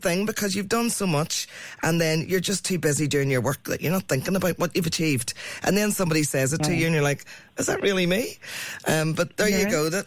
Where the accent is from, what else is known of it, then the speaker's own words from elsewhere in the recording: Belfast, Northern Ireland, United Kingdom; I grew up in North Belfast